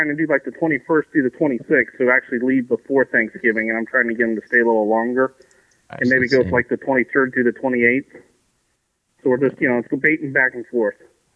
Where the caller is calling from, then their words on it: Easton, Pennsylvania, United States; Easton, Pennsylvania.